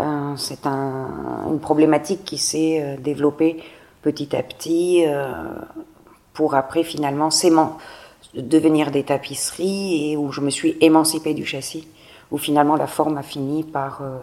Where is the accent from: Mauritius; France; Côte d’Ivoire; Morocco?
Côte d’Ivoire; j'ai grandi en Côte d'Ivoire